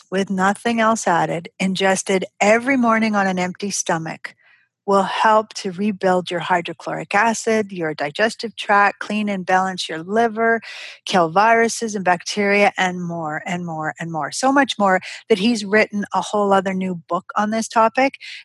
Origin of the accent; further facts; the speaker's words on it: Canada; So I choose the Canadian whenever I can because, you know, I'm a Canadian gal at heart.